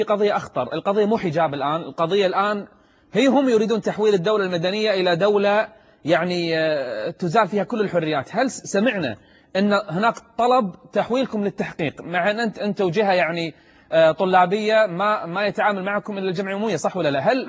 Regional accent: Kuwait; وأنصار بعض أنصار الليبرالية عندنا بالكويت

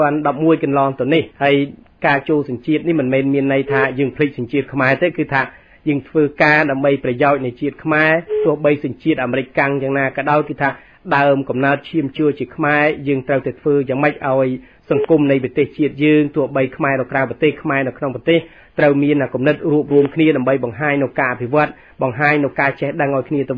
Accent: Mongkol Borei, Banteay Meanchey, Cambodia; born there; moved away; ស្រុកកំណើតរបស់ខ្ញុំកំណើតកើតជាពូជពងវងតកូលតាំងពីដំណរតដូនតាមកគឺថានៅស្រុកមង្គលបុរីខេត្តបាត់ដំបងប៉ុន្តែក្នុងសម័យបច្ចុប្បន្នគឺថាគេកាត់ទៅក្នុងខេត្តបន្ទាយមានជ័យ

